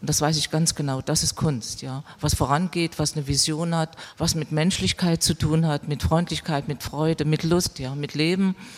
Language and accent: German; Germany; born there; Ich bin in der DDR geboren